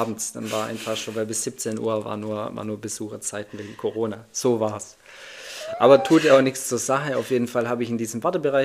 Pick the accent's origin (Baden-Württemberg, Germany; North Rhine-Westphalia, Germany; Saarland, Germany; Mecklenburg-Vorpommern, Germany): Baden-Württemberg, Germany; accent: Swabian; weil ich glaube, ich habe schon einen schwer schwäbischen Akzent noch mit drin.